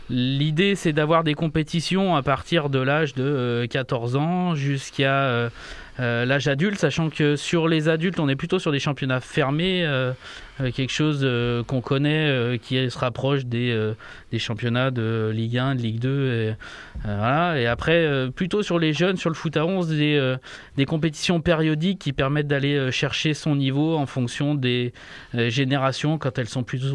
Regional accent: Artemare, Auvergne-Rhône-Alpes, France; now in Bourg-en-Bresse, France; je suis un pur produit indinois. Je suis originaire du Bugey, d'Artemare exactement. Je vis sur Bourg-en-Bresse depuis une dizaine d'années.

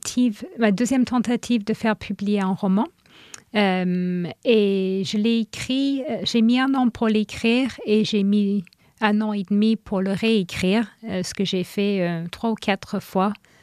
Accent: England, United Kingdom; also born or lived in Northern Ireland; j'ai grandi en Angleterre. Et puis, comme ma mère est nord-irlandaise, mes parents sont retournés là-bas.

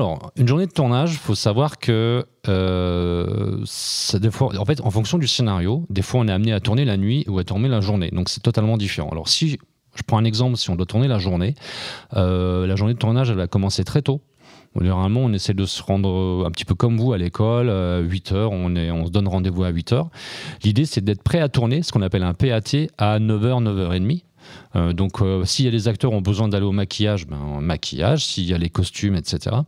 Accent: Bourg-en-Bresse, Auvergne-Rhône-Alpes, France; born or raised there

